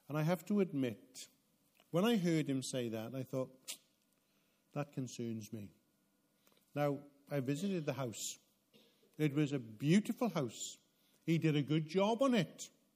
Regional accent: Wales, United Kingdom; You know what we say as Welsh people, don't you?

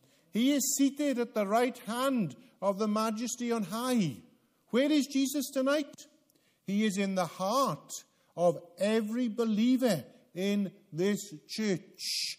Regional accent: United Kingdom; Now, being British, we're too polite to interrupt a sermon.

